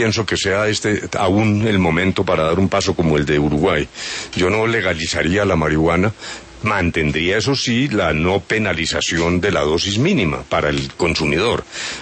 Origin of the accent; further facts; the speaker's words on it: Manzanares, Caldas, Colombia; Pero un buen aguardiente amarillo de mi tierra, de Manzanares.